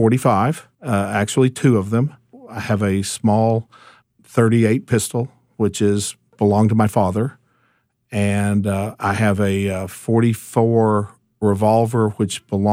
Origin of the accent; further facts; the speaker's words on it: Harlan, Kentucky, United States; also born or lived in New York / California; I've lived in New York and California and different places, so some of that is gone. But I'm from Harlan, so there's a certain level of me that's not going to change.